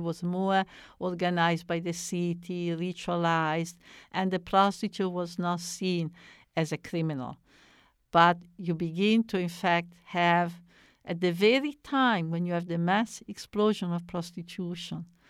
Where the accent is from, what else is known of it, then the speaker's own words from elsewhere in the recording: Italy; I come originally from Italy, and I go often to Italy or maybe France and or Spain